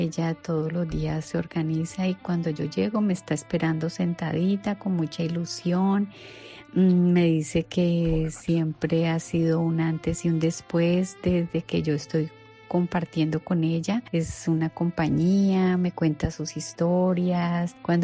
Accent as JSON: {"language": "Spanish", "country": "Colombia", "said": "soy colombiana, tengo 58 años."}